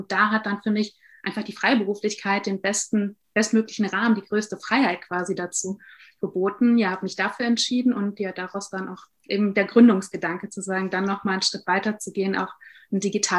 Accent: Rhineland, Germany; born there; Ich komme gebürtig aus dem Rheinland und habe es mich nach vielen Jahren wieder hier zurückverschlagen

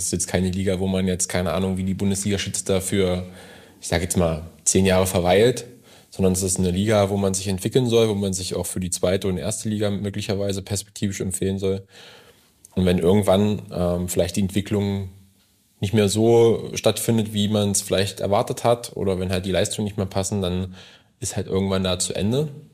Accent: Halle, Saxony-Anhalt, Germany; now in Leipzig, Germany; Nein, ist meine Heimat, kann man fast schon sagen. Da bin ich groß geworden.

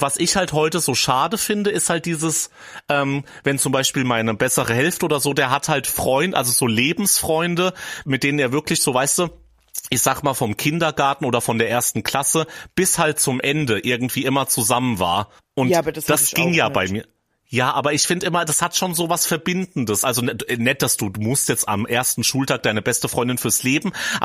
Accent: Hesse, Germany; ich komme natürlich aus dem Vogelsberg, aber kenne mich halt saugut aus. Es liegt halt daran, weil ich A, da gewohnt habe als Kind und B, weil ich dann halt auch noch jahrelang dann in Aschaffenburg gearbeitet habe.

